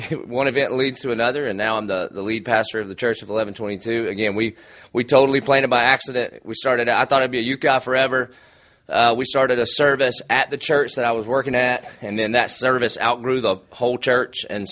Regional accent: Dillon, South Carolina, United States; Now, I'm from Dillon, South Carolina, so I was about in the 10th grade before I realized we were spelling Christian.

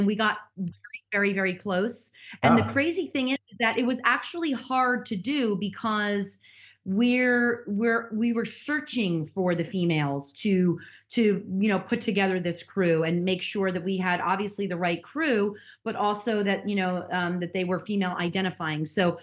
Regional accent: New Jersey, United States; because we're both from New Jersey, right. Which was really fun. And so we kind of talked a little bit about our childhood growing up there.

